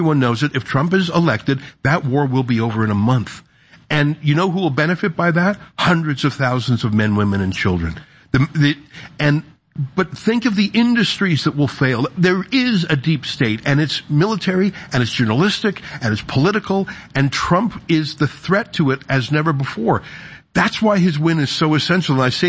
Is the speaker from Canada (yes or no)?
yes; Canada; but I also know as a Canadian that we look up to America